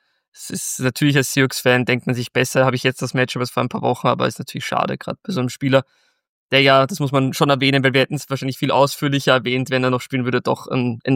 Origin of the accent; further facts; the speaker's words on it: Austria; man hört es wahrscheinlich raus, ich komme ja aus Österreich